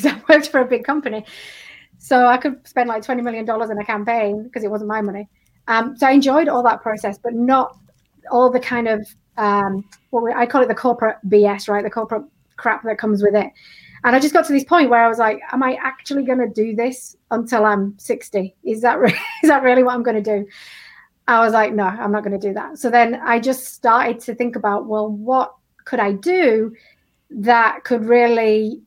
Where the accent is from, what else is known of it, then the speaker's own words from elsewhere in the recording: Yorkshire and the Humber, United Kingdom; probably as you can tell by my accent, I'm actually a British. So I was actually born and bred in Yorkshire in England.